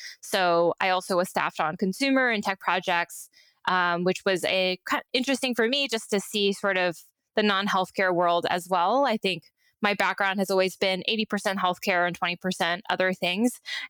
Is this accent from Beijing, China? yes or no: no; Shanghai, China; also born or lived in Taiwan; I grew up in Shanghai and Taiwan, so that's kind of the context as well.